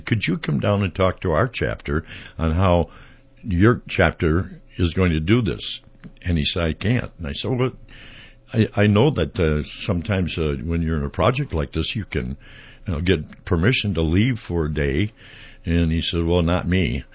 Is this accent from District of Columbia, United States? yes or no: no; St. Paul, Minnesota, United States; But I'm from St. Paul, and so that murder of his wife in Highland Park was, you know, big deal.